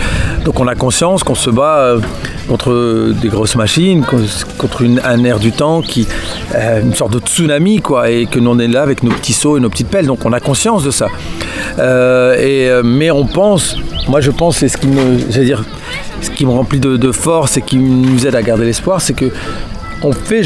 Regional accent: Roubaix, Hauts-de-France, France; born there; Je suis né à Roubaix, donc c'est une ville prolétaire, ouvrière. C'était la ville la plus pauvre de France.

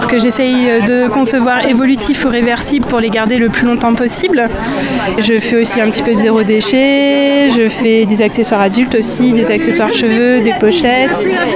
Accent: Brittany, France; now in Normandy, France; c'est un petit clin d'œil entre ma région d'origine, qui est la Bretagne, et la région où je vis, qui est la Normandie

